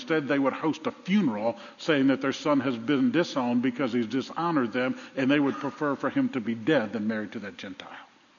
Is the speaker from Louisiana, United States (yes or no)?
yes; New Orleans, Louisiana, United States; As you know, I grew up in New Orleans and I grew up in the 60s, finished high school in 72.